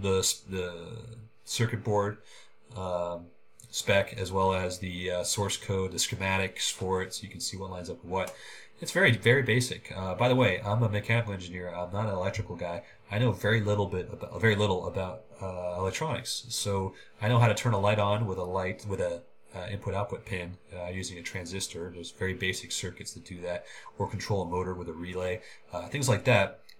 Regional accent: Oakland, California, United States; I was born and raised in Oakland.

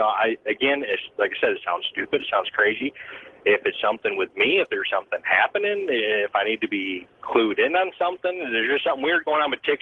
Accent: Ohio, United States; I'm actually from Ohio, trucking it through the Rockies right now.

